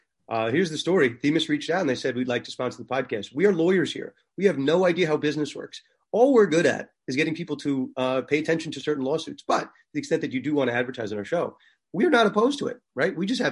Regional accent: New York, United States; Dan and I are two lawyers. Dan's from Florida. I'm from New York.

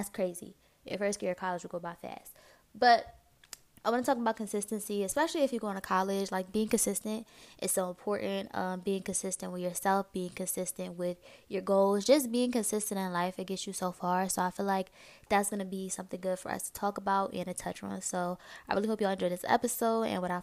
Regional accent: Philadelphia, Pennsylvania, United States; I'm 19. I'm from Philly and I do this podcast called 1-800 Sessions

